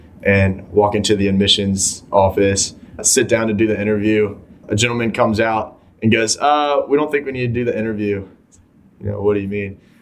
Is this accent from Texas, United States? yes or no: no; Gloucester, Virginia, United States; I'm from Gloucester, Virginia. It's about 3.5 hours east.